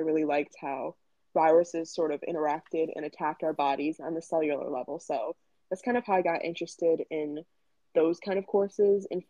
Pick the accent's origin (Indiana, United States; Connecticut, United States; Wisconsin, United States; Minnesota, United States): Connecticut, United States; Middletown; Yeah, so I'm from Middletown, Connecticut, which is a pretty small suburban town.